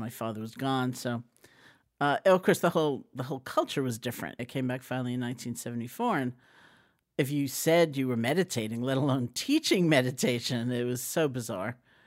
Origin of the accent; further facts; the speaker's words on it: Washington Heights, New York, United States; but me, growing up in Washington Heights, maybe me.